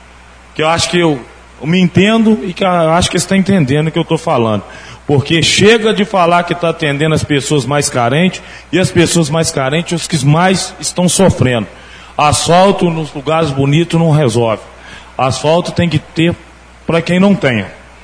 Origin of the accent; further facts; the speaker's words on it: Mantiqueira, Brazil; não é porque eu sou nascido e criado em Mantiqueira, não.